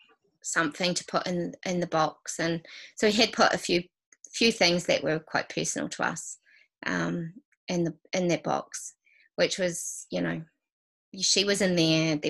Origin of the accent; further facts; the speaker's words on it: Dunedin, Otago, New Zealand; I grew up in Dunedin, and we now live in Christchurch.